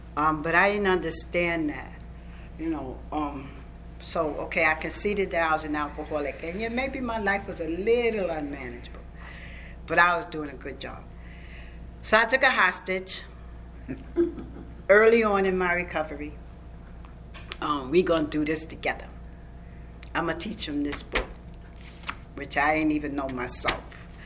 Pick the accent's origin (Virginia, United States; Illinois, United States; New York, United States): New York, United States; I grew up in New York, and I thought an alcoholic was the bum who slept in the street